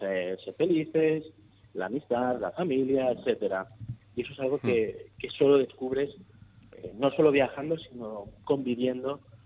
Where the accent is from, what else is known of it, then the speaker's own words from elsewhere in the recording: Alicante, Valencian Community, Spain; Yo soy de Alicante, estudié en Elche, me pillaba cerca de casa, seguí viviendo en casa de mis padres durante los años de la universidad.